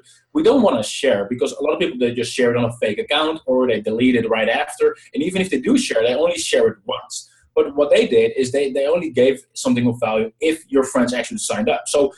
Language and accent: English; Netherlands; well, obviously, I'm from the Netherlands, hence the name, right?